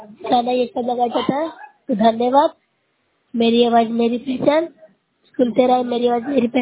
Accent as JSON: {"language": "Hindi", "town": "Noorsarai", "region": "Bihar", "country": "India", "said": "मैं नूरसराय प्रखंड से हूँ, जिला नालंदा से बोल रही हूँ।"}